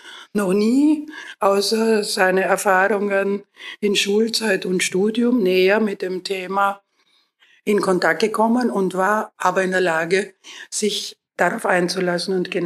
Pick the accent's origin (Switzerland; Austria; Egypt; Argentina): Austria; Vienna; moved away as an adult; now in Germany; Ich komme aus Wien. Ich bemühe mich. Es fällt mir auch nach 46 Jahren Baden-Württemberg schwer.